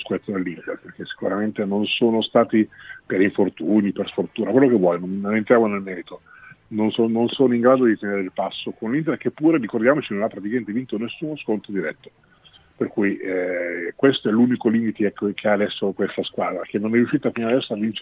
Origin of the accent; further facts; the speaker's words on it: Sicily, Italy; giusto tiro fuori perché sono siciliano